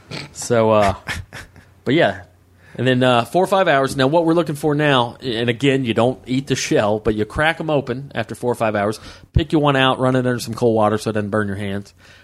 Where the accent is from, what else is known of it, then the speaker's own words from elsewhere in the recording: the South, United States; A great little appetizer, little snack, a little hors d'oeuvre that just I grew up with in the South